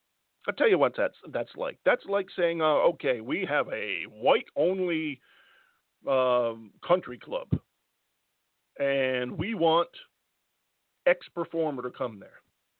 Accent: Ireland; And I'm telling you, as an Irishman

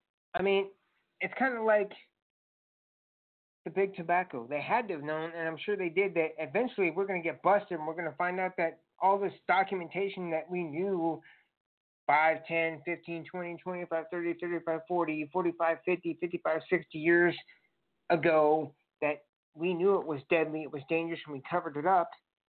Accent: Chicago, Illinois, United States; Well, I'm from Chicago, and running a big city is easier than running a small one.

